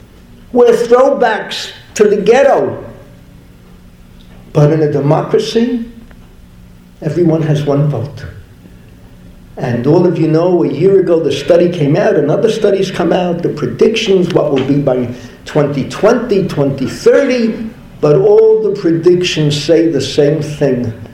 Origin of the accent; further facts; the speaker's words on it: Bronx, New York, United States; from the Bronx originally.